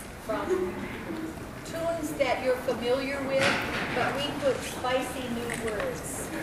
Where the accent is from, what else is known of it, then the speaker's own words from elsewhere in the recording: Corvallis, Oregon, United States; We're from Corvallis.